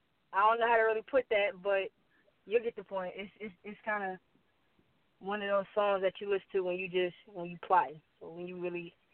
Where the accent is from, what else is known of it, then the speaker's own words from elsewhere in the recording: Pageland, South Carolina, United States; No, you know, I'm from Pageland, South Carolina. Country Watermelon Festival.